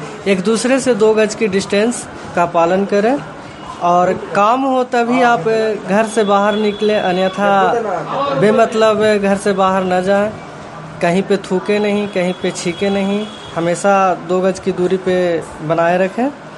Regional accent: Nausa, India; नगर नौसा के निवासी हैं।

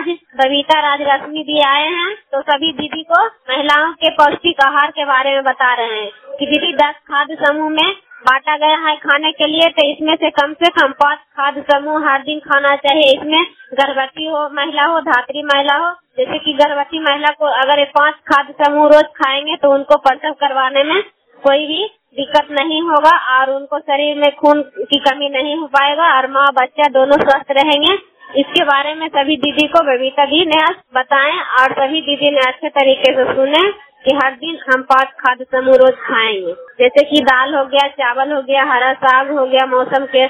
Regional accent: Kailagaon, Bihar, India; मैं कैलागांव के रहने वाली हूँ

